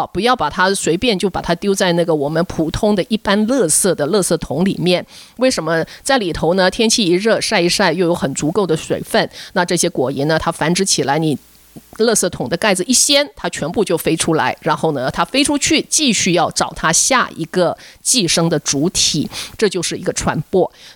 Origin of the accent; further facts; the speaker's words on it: Taiwan; now in California, United States; 我是来自台湾，所以莲雾呢是一个非常好吃的，也是非常想念，可是呢在加州本身呢是比较不容易看到的一种热带水果。